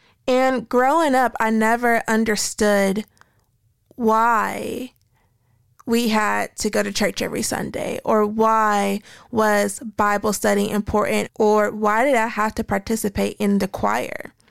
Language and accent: English; United States; moved away; I was raised in a religious household and went to Black churches back in my home country of America.